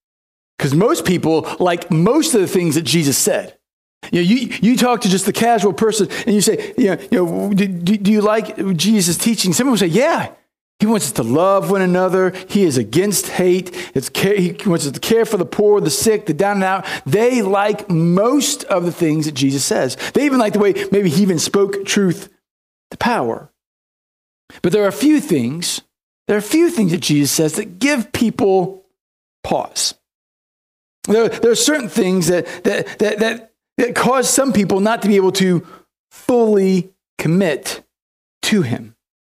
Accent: St. Peters, Missouri, United States; when we go back to my hometown of St. Peter's, Missouri, how many places I can get to without thinking about it.

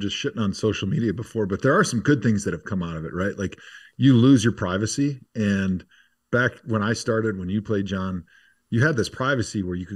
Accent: Wisconsin, United States; because I was a big Packer fan growing up in Wisconsin

